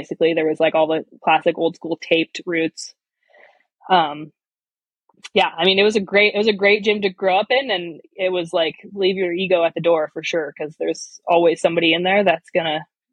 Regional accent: Canmore, Alberta, Canada; But I grew up in Canmore, Alberta, right in the heart of the Rockies

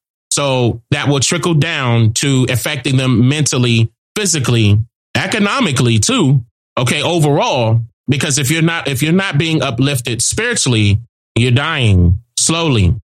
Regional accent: Savannah, Georgia, United States; I'm from Savannah, Georgia, and it's heavy, sad feeling in downtown Savannah.

